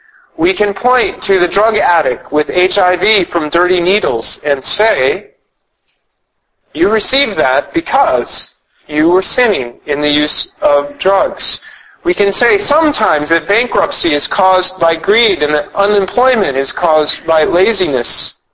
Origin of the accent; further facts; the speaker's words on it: Iowa, United States; the flooding that has recently occurred in my home state of Iowa.